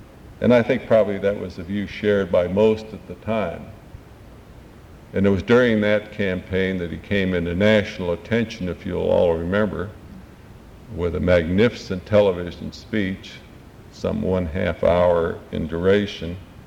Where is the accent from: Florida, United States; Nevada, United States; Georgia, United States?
Nevada, United States; now in McLean, United States; we came originally from Nevada and the West, and we loved that. But we decided, both of us, that we would spend our future years here in the great Commonwealth of Virginia. So as a result, we have a home in McLean.